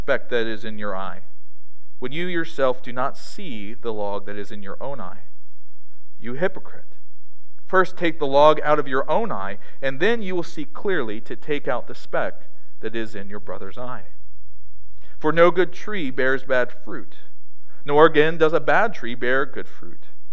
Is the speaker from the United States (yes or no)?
yes; Baltimore, Maryland, United States; Some of you know that I was born in Baltimore and grew up outside of Baltimore